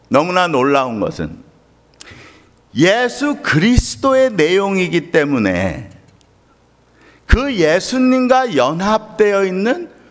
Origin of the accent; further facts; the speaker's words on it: South Korea; moved away; 저는 한국이 제가 또 애국심이 많습니다. 여기 온 지가 오래돼갖고 요즘은 좀 애국심이 안 보이는 것 같아요. 근데요 저는 한국인인데